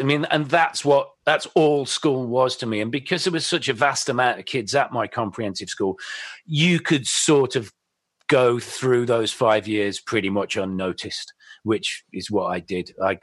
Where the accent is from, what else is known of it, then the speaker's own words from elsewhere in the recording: West Midlands, United Kingdom; I'm from the Midlands, so there's that incredible sense of pride that seemingly the biggest, you know, pop and rock band as opposed to a metal band in the UK were from our neighbourhood